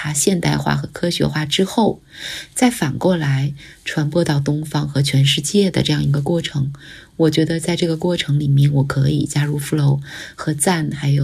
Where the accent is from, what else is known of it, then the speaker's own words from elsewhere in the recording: Anshan, Liaoning, China; 老家是鞍山，那个城市的名字就是以山为命名的，所以就是为群山环绕的。